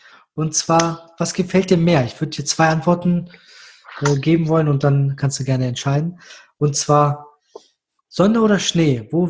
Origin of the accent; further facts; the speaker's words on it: Düsseldorf, North Rhine-Westphalia, Germany; Du als Kölner, ich als Düsseldorfer.